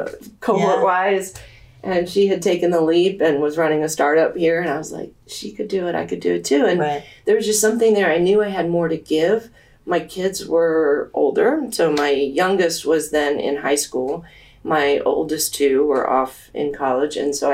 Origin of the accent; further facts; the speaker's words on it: Oxon Hill, Maryland, United States; So I grew up outside of Oxon Hill, Maryland, challenging background